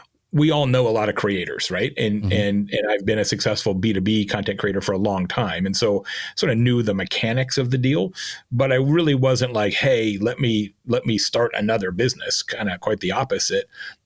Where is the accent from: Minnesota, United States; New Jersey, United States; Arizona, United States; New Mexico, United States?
Arizona, United States; And growing up in Arizona, you know, you're so close to that part of the world, you naturally are a little bit more attuned to it.